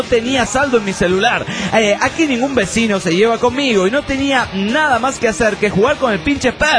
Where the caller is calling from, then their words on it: Villahermosa, Tabasco, Mexico; de Villahermosa, Tabasco, México.